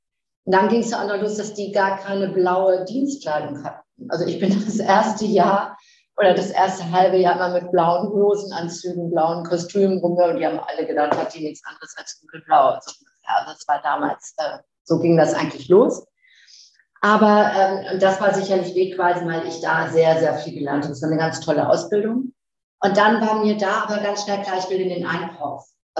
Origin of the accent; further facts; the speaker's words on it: Flensburg, Schleswig-Holstein, Germany; born there; also born or lived in Ruhr area; bin 59 Jahre alt und bin eigentlich so in Flensburg geboren. Ich komme aus dem Norden und habe dann jahrelang im Ruhrgebiet verbracht mit meiner Ausbildung schon und bin jetzt im schönen Ostwestfalen gelandet, das aber auch schon seit 18 Jahren.